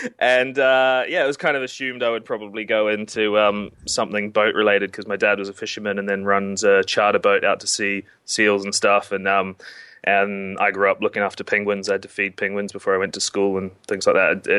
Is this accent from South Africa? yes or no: no; New Zealand; I'm from a family of like fishermen and hunters, so I'm from New Zealand originally